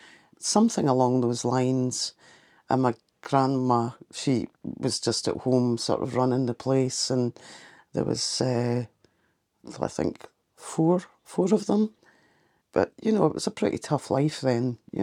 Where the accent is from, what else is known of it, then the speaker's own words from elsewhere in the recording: Dollar, Scotland, United Kingdom; also born or lived in Bonnybridge; Originally I'm from down sort of Stirling area, the Hillfoots, and just outside Stirling. So that's where I grew up. Lived in Dollar originally, and then moved to Bonnybridge, 2 very different places, I have to say.